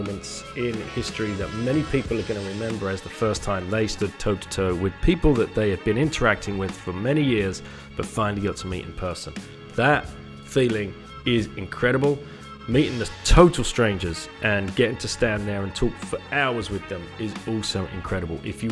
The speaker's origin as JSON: {"language": "English", "region": "East of England", "country": "United Kingdom", "tie": "born or raised there", "said": "the first Essex meetup I managed to attend, was in my hometown and in the very pub that I started working at on the first week I was 18."}